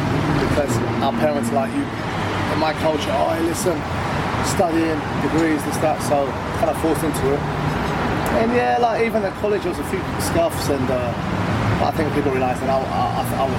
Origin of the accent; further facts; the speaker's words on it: London, United Kingdom; also born or lived in Essex; And my dad got a job in that area, so we moved as a family because I was born in North London.